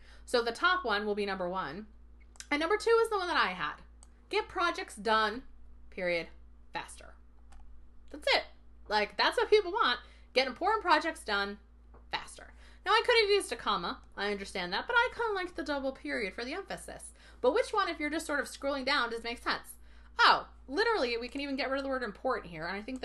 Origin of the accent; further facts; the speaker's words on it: New England, United States; like awesome or cool or totally or wicked because I'm from New England.